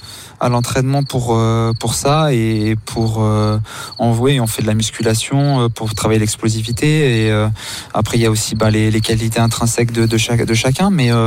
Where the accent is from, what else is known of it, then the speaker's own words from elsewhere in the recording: France; En tant que Français, c'est vrai que la concurrence est rude.